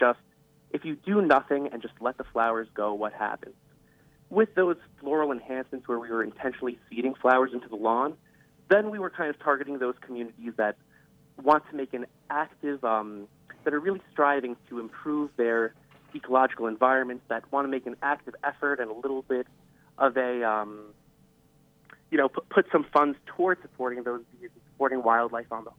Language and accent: English; New York, United States; I know in my home state of New York it's commonly occurring